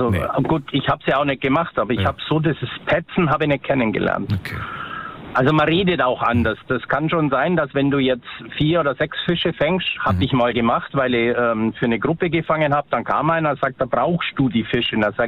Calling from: Ludwigsburg, Baden-Württemberg, Germany; bin aus Ludwigsburg.

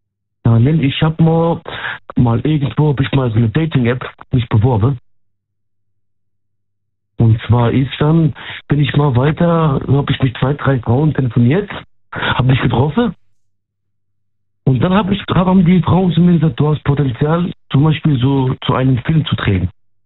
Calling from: Ludwigshafen, Rhineland-Palatinate, Germany; Aus Rheinland-Pfalz, aus Ludwigshafen, in der Nähe von Ludwigshafen am Rhein.

